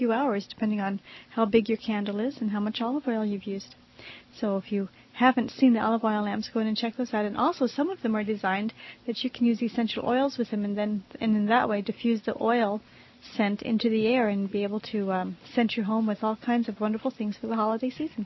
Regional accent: New York City, New York, United States; And it was a wonderful time in my life as I grew up in the East. But I also remember in New York City getting roasted chestnuts from the vendors.

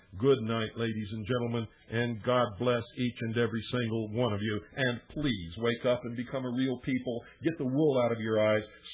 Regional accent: United States; I take my stand because I am an American.

